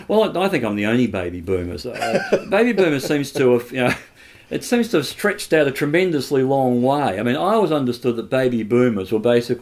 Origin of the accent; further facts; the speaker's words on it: Ferntree Gully, Victoria, Australia; I grew up in Ferntree Gully. Just on the main road, just on the corner actually of the road that goes down to Brennick Park.